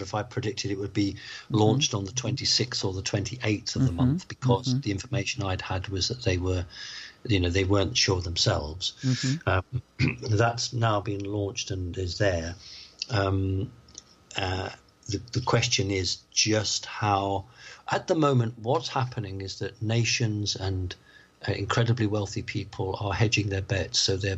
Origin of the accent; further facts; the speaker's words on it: United Kingdom; Now, as a British person, mm-hmm. I'm not very good with American uniforms.